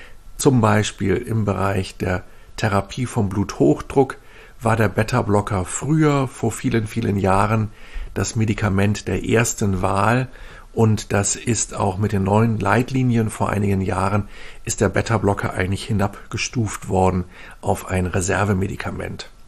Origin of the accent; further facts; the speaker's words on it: Northern Germany, Germany; ich komme hier aus Norddeutschland, da gehen viele Menschen segeln